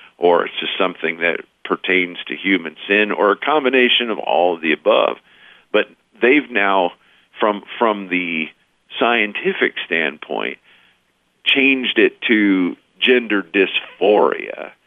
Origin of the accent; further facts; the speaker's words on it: Rockford, Illinois, United States; my hometown of Rockford, Illinois, because our local Catholic high school is in national news